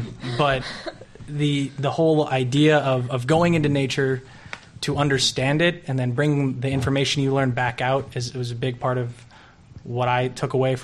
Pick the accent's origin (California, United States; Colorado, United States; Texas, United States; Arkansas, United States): California, United States; I think for me, growing up in Marin County, which is very close to where he lived as a young person in Berkeley, California.